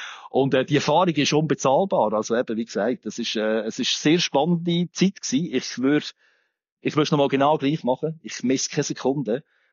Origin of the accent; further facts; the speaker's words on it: Olten, Solothurn, Switzerland; ich bin ursprünglich aus Olten.